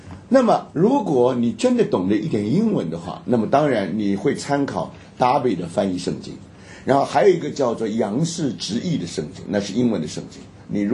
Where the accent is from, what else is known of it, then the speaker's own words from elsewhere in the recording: Taiwan; now in United States; 我第一次到美国的时候，因为我在台湾长大，在台湾长大早期的时候